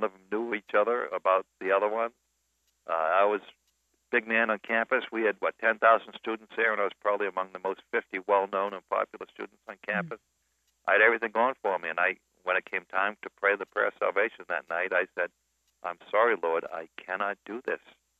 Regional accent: Boston, Massachusetts, United States; Danny, I grew up in the Boston, Massachusetts area.

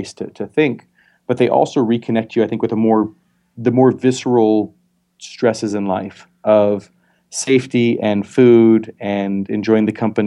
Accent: Montana, United States; born there; I was born in Montana. I've spent a good bit of time up north.

